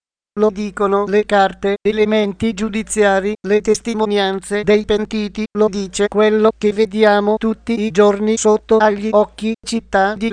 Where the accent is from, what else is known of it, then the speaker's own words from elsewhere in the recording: Naples, Campania, Italy; sono un napoletano, sono un giornalista e con altri colleghi giornalisti campani ho scritto un libro